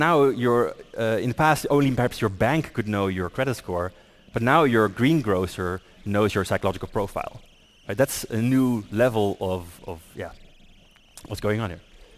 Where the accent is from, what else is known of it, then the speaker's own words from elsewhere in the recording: Netherlands; I'm from the Netherlands.